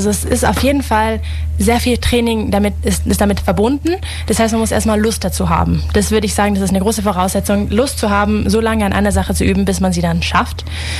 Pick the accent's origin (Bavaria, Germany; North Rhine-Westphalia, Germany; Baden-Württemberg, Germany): Baden-Württemberg, Germany; Ulm; ich bin 28 Jahre alt. Ich bin hier aufgewachsen in Ulm. Allerdings komme ich nicht ursprünglich aus Ulm. Mein Vater ist Spanier, meine Mutter kommt aus Hamburg. Aber ich habe im Prinzip meine ganze Jugend hier verbracht